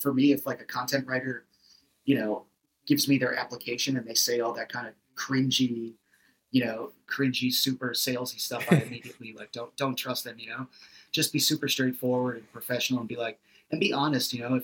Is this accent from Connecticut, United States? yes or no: yes; Connecticut, United States; because I'm from Connecticut, which is like pretty close to the city.